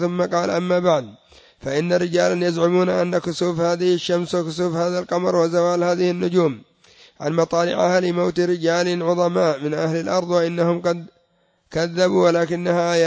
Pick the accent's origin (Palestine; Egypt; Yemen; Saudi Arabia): Yemen; منهم عندنا في اليمن